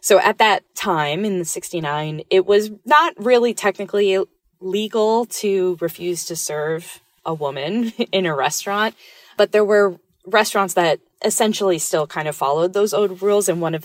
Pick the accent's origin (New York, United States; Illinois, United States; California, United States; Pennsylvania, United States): New York, United States; and I'm speaking now as a New Yorker